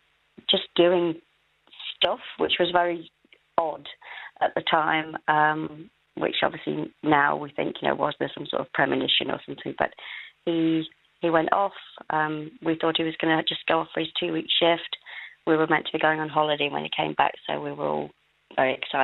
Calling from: Nottingham, East Midlands, United Kingdom; I'm in Nottingham in England.

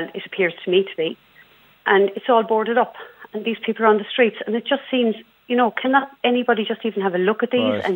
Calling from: Cork, Munster, Ireland; I'm obviously not from Dublin, I'm calling from Cork

